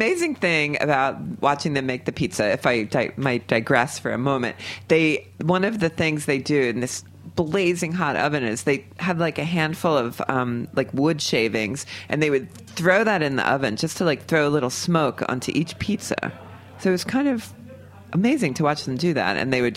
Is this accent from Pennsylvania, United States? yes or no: yes; Pennsylvania, United States; Outside of Philadelphia, in the suburbs.